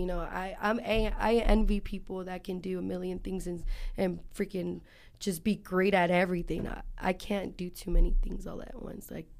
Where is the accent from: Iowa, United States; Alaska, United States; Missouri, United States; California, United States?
California, United States; San Jose; I'm first generation here. My parents are from Mexico, and I grew up in Eastside San Jose. I'm the youngest of four.